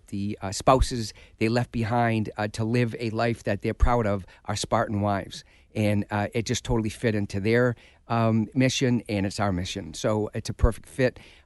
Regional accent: Massachusetts, United States; They're headquartered in Boston. I'm from Massachusetts.

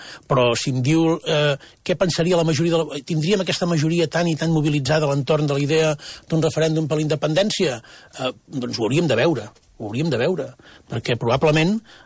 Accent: Catalonia, Spain; com a català

